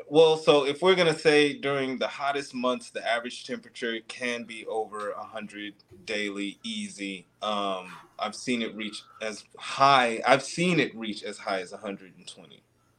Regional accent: Arizona, United States; And I really grew up a lot in West Arizona, and growing up in West Arizona, it was normal.

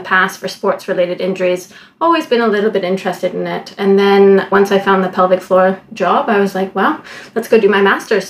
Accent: Vancouver, British Columbia, Canada; So I was born and raised in Vancouver.

